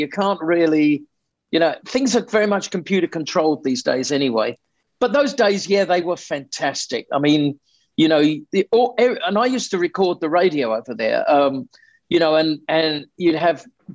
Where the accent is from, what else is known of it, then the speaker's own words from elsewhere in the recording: South East England, United Kingdom; And I come from Sussex, so it wasn't too far.